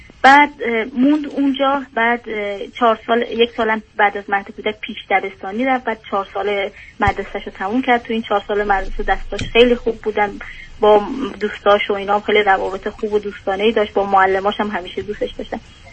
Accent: Iran; moved away as an adult; now in Europe; این دخترم هنوز 5 سالش نشده بود که ما از ایران مهاجرت کردیم و به سمت اروپا.

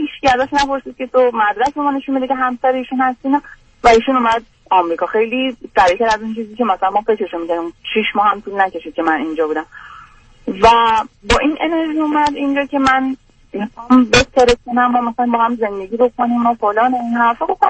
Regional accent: Iran; moved away; وقتی من از ایران رفتم

